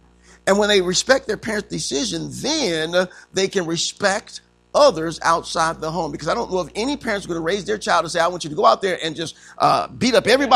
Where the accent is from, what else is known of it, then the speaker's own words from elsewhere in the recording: United States; Because I'm American, I am free to live in America